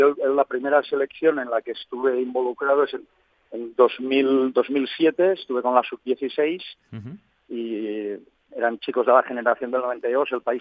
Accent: Barcelona, Catalonia, Spain; yo nací en Barcelona, soy de Barcelona.

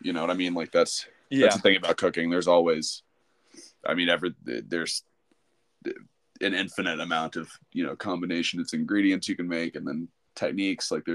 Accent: Texas, United States; He did barbecue sometimes, you know, growing up in Texas.

